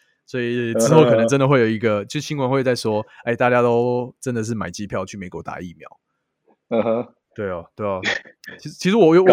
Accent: Taiwan; 我们台湾人的那种猎物的心态必须要去转换

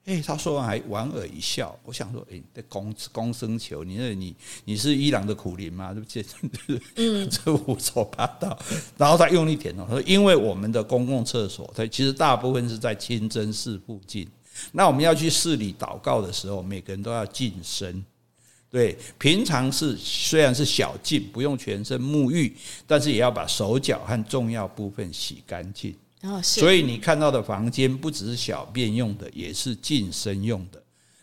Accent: Taiwan; 因为我们都是台湾人嘛

